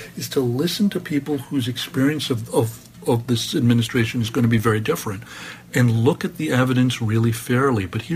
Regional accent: New York, United States; I mean, I'm from New York, so I know Trump.

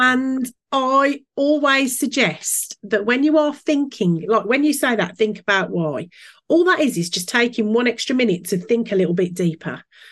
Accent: West Midlands, United Kingdom; accent: Brummie; I thought my Brummie accent would get in the way.

